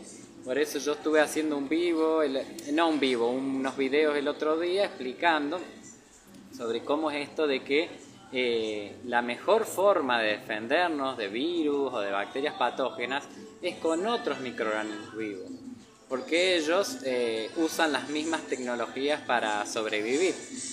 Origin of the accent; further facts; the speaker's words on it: San Francisco, Córdoba, Argentina; Tengo 33 años, soy de Argentina, San Francisco, Córdoba, y ahora estoy de viaje, estoy en Guatemala.